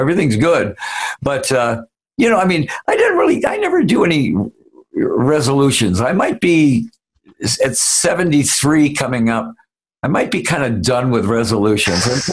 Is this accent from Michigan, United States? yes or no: yes; Detroit, Michigan, United States; And so we were, and I'm from Detroit, so it's one of those things where we were considered a Detroit band more than an LA band or a Phoenix band.